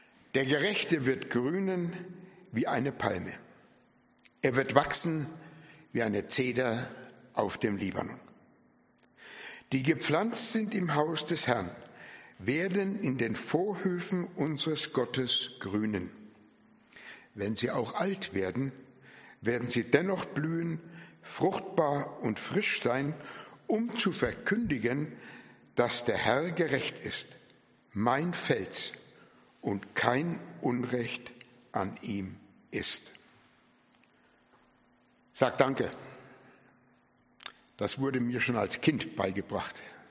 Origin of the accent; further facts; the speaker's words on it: Bamberg, Bavaria, Germany; born there; also born or lived in Hof; Ich bin gebürtiger Bamberger. Nach unserer Hochzeit meiner Frau haben wir 54 Jahre in Hof gelebt, auch dort zur Gemeinde gehört